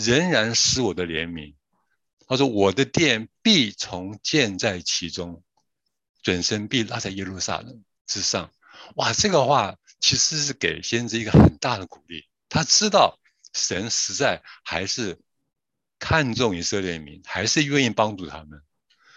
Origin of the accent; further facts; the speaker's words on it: China; 我们中国人说打打手心而已了。